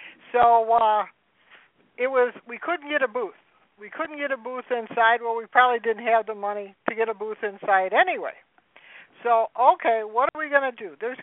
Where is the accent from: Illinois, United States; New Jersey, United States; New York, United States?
Illinois, United States; Chicago; It's Chattanooga. So, and I'm from Chicago. We don't have hot weather.